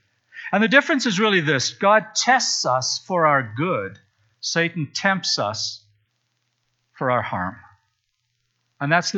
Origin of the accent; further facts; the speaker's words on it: Saskatchewan, Canada; when I was growing up in Saskatchewan